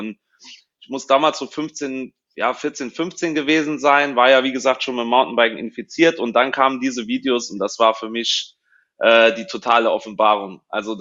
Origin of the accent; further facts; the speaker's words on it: St. Wendel, Saarland, Germany; Ich komme aus der Nähe von St. Wendel im Nordsaarland.